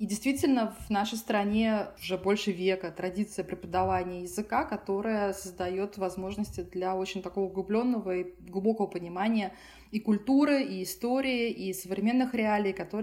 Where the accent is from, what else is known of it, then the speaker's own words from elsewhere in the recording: Saint Petersburg, Russia; Да, я из Петербурга сама